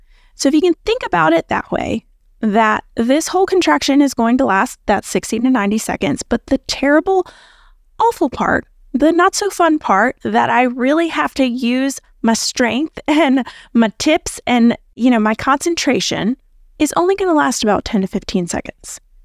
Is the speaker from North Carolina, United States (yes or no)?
yes; North Carolina, United States; Like I live in the Raleigh area. I'm from the Triangle in North Carolina.